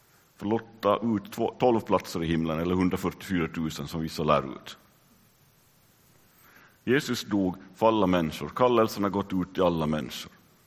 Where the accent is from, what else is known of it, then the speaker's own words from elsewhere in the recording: Finland; now in Sweden; inte känner mig alls finne, så tar jag upp mitt körkort och mitt pass och står det, jag är ännu finsk medborgare.